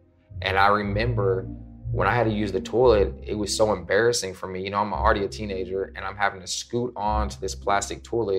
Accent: Rockwall, Texas, United States; I'm 36 years old. I'm from Rockwall, Texas, and I've been wrongly convicted for 17 years.

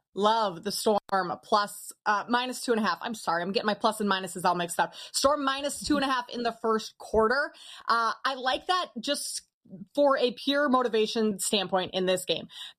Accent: Minnesota, United States; I love that you're giving some love to my Gophers, Minnesota native, as you can hear in my accent.

